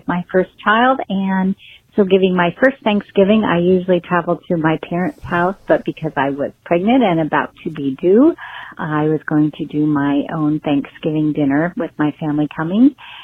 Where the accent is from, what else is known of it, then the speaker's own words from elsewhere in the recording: San Clemente, California, United States; I am from San Clemente, California